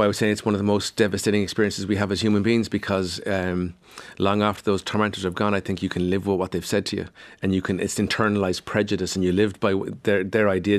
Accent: Cork, Munster, Ireland; And I'm thinking about my own friends growing up in Cork.

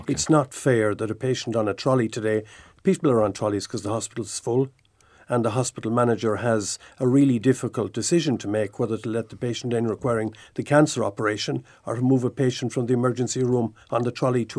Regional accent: Munster, Ireland; I grew up in Kildemona, County Clare, in the 1960s.

